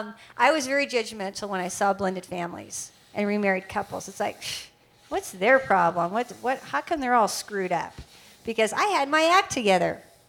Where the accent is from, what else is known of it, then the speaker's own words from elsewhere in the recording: California, United States; So born and raised in California. I'm back home. Woohoo, Bay Area.